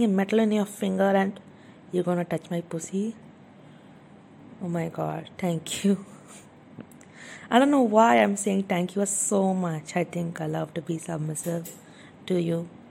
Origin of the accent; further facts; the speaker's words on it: India; now in United States; Like, I'm just an Indian woman that be shy, and I'm sorry.